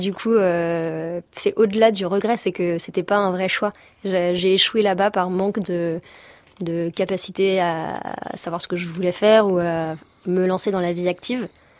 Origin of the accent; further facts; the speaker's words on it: Brittany, France; Mon bled en Bretagne.